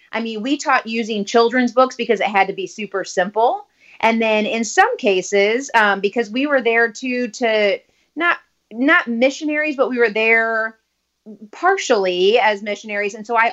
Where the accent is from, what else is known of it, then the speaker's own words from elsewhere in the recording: Troy, Missouri, United States; I actually grew up in Troy, Missouri, and that's where I went to school all growing up in high school.